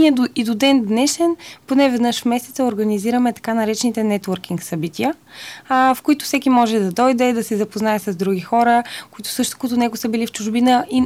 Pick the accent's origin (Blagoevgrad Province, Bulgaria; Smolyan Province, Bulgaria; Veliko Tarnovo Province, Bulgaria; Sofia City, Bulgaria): Blagoevgrad Province, Bulgaria; Gotse Delchev; Град Гоце Делчев, в Югозападна България.